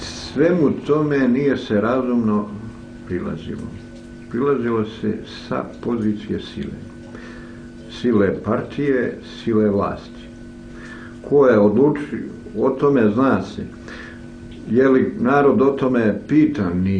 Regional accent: Plužine Municipality, Montenegro; ovaj potop u pivi je bio, ne samo zato što je meni sve potopljeno, je moj zavičaj potopljen gdje sam rastao kao dijete

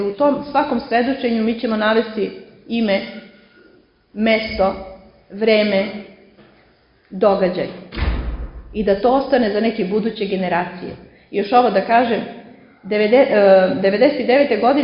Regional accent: Velika Hoča, Prizren District, Kosovo; Kažem, ja sam odrasla u Velikoj Hoči i neke stvari sam saznala tek posle.

